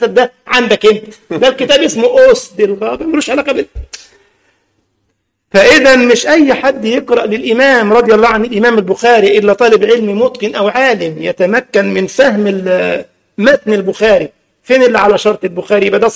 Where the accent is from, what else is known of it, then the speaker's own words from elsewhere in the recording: Egypt; انما عندنا في مصر ما فيش الكلام ده